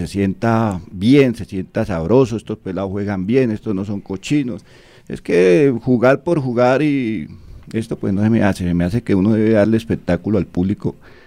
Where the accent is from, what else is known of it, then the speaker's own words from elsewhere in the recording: Útica, Cundinamarca, Colombia; El profe pues nos hizo el honor de llegar a mi pueblo, a Útica, que hicimos un torneo.